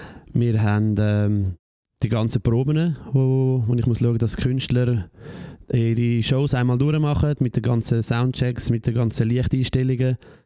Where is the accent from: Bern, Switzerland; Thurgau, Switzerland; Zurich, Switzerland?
Zurich, Switzerland; ich bin von Zürich. Ich bin in Zürich aufgewachsen, ich bin 38.